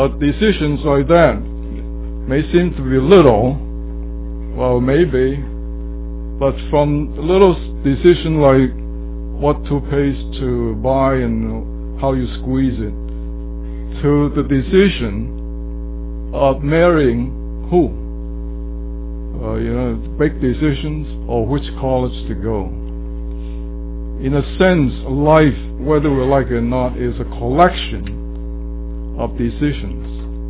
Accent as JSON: {"language": "English", "country": "Vietnam", "moved": "yes", "lives_now": "United States", "said": "So more than half my life I lived in the States. I came from Vietnam. My parents came from China to Vietnam. So I was pretty much a bicultural, you can say, a person who lived through another culture"}